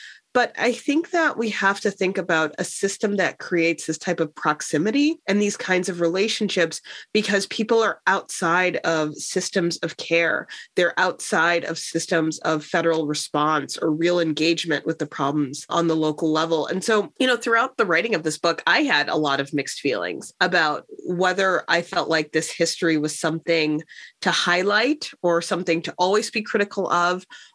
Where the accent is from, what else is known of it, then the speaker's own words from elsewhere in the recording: Chicago, Illinois, United States; growing up in Chicago, Black-owned McDonald's franchises played a large role, I think, in the cultural and social landscape of the city.